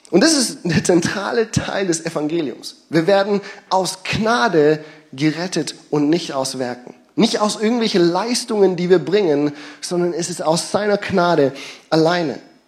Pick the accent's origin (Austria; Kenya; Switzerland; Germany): Kenya; ich bin in Kenia aufgewachsen, bin aufs Internat gegangen und es gab ja viele hunderte Schüler